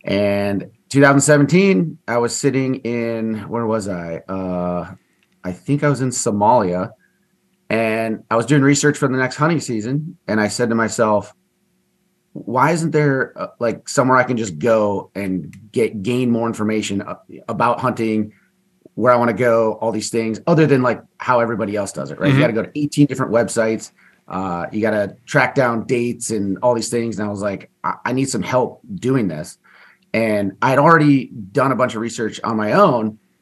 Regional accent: Minnesota, United States; born and raised in Minnesota.

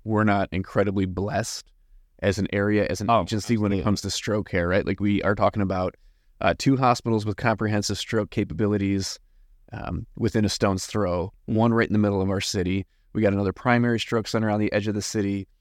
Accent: Illinois, United States; now in Texas, United States; me growing up in Chicagoland, newer to Texas, so it's not even just a regional thing.

